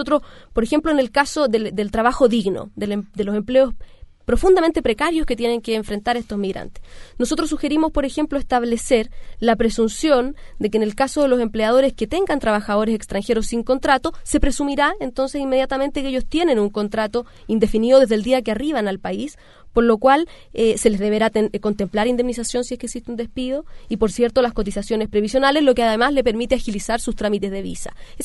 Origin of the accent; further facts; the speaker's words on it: Santiago, Santiago Metropolitan Region, Chile; Y lo digo como santiaguina, yo vivo en el centro de Santiago